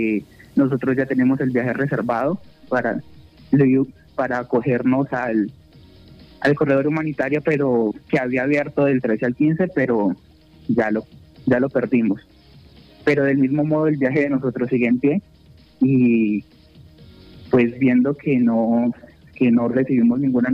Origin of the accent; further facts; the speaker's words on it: Manizales, Caldas, Colombia; Yo soy de Manizales.